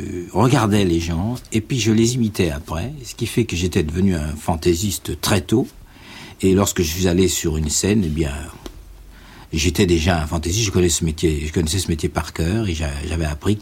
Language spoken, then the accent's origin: French; Cayenne, French Guiana, France; born there; je suis né à Cayenne, parce qu'il était percepteur à Cayenne. Et c'est pour ça que j'ai beaucoup de poivre dans le sang. Et nous sommes venus atterrir à Paris, et je suis venu très très jeune à Paris